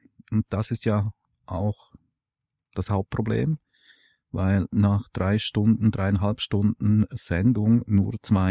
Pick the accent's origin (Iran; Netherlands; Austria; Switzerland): Switzerland; Und wir sind ja als Schweizer sind wir demokratisch